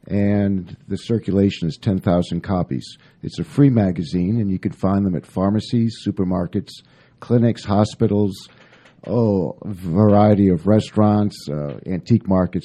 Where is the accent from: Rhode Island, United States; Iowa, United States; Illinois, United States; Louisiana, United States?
Rhode Island, United States; moved away as an adult; now in Atlanta, United States; Well, like …, I'm also a New Englander. I'm from Rhode Island, and I work for a printing company there in Rhode Island